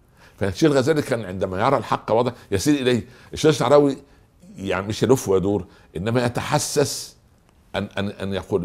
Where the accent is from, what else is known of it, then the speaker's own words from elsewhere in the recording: Egypt; ما يقولوا عندنا في مصر من جور السعيد يسعد.